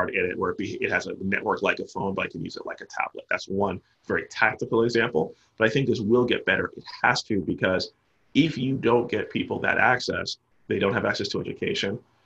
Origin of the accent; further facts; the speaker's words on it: Maryland, United States; In my home state of Maryland